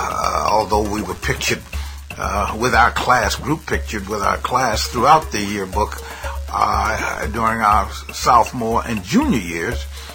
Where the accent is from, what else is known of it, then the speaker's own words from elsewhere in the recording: Phoenix, Arizona, United States; born there; I was born in Phoenix, Arizona, and I often tell people I was raised on the run.